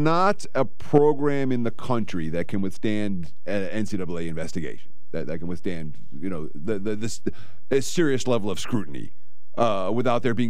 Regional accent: New York, United States; as a Mets fan growing up in New York

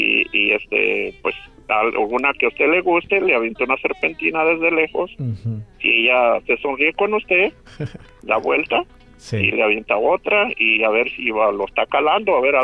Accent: Michoacán, Mexico; also born or lived in Guanajuato; Y yo soy de Michoacán y parte de Guanajuato

